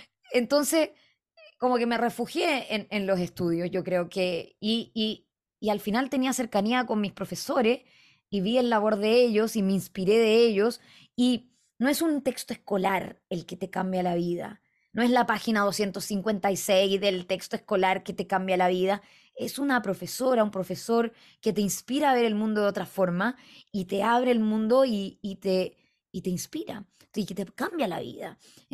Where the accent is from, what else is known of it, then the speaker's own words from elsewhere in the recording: Arica, Arica y Parinacota, Chile; born there; also born or lived in United States; yo nací en Arica, yo nací en Chile, o sea, uno parte en casa.